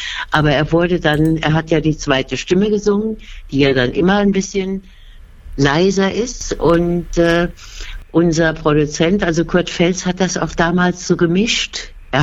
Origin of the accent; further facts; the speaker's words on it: Saarland, Germany; accent: Saarland German; first language Saarland German; Und ich verfalle dann auch sofort wieder in die Sprache. Es ist ja eben unsere Muttersprache. Man kann ja, es ist nicht besonders schön, das Saarländisch, ja.